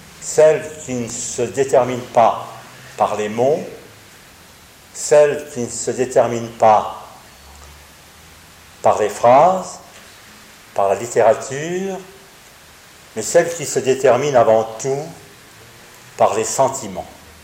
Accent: Switzerland; on me demande « Vous êtes de quel pays ?» Eh bien, automatiquement, je vais répondre « Je suis Suisse. »

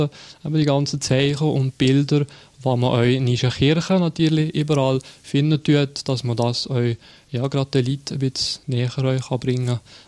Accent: Sion, Valais, Switzerland; now in Fribourg, Switzerland; Ja, also ich bin schon Walliser, ja. Ich bin in Sitten aufgewachsen, habe das Brigg Kollegium gemacht. Nachher bin ich auf Freiburg gegangen, habe da Theologie studiert, 5 Jahre. Und dann bin ich auf Luzern, habe da Kirchenmusik gemacht, 3 Jahre lang.

